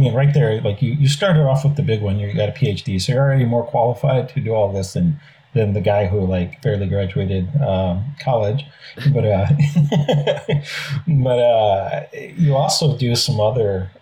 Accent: Brazil; I grew up in South America and in Brazil where I was born, and the parents were missionaries there

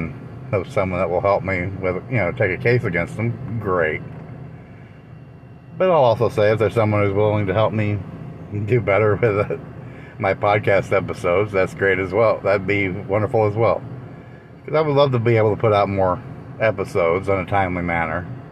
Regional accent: Texas, United States; a majority of my life was growing up in Texas. You know, I lived in Texas.

